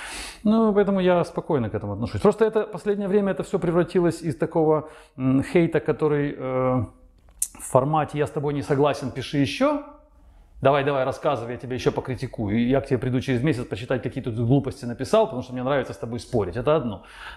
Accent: Ukraine; moved away as an adult; also born or lived in Moscow, Russia; В Украине родился, в Украине вырос. Из Украины уехал, когда мне было лет 23, наверное. И дальше стал по миру путешествовать. Там жил. В России жил. Уехал в Россию. Мне было 23 или 24, я в Россию переехал и пару лет прожил в России, в Москве.

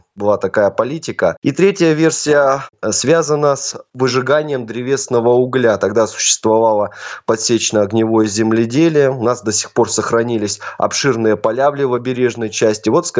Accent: Uglich, Yaroslavl Oblast, Russia; такие впечатления неизгладимые оказал мой родной город на известного писателя с мировым именем.

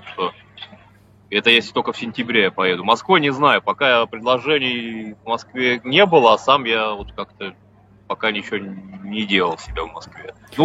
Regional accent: Gomel, Gomel Region, Belarus; born there; also born or lived in Dubna, Russia / Tver, Russia; Я родился в городе Гомель, в Белоруссии.

